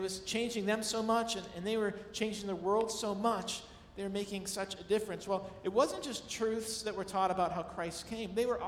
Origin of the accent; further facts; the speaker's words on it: Buffalo, New York, United States; I'm from Buffalo originally, so this is just dreamy for me.